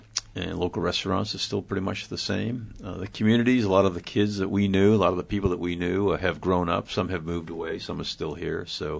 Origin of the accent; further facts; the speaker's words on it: Boston, Massachusetts, United States; now in Kodiak, United States; Yeah, so I grew up in New England from Massachusetts, and have two brothers, and have really never knew anything about Alaska until I joined the Coast Guard.